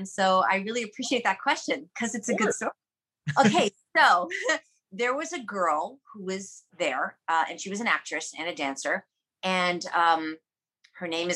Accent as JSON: {"language": "English", "region": "New York", "country": "United States", "tie": "born or raised there", "said": "growing up in New York, you take taxis by yourself at 11, you're on the bus."}